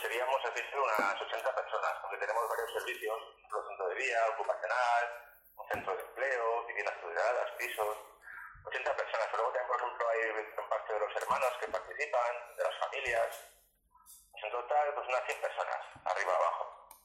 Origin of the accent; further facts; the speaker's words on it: Burgos, Castile and León, Spain; No, yo tampoco lo sabía porque tampoco soy de esa zona, soy de Burgos.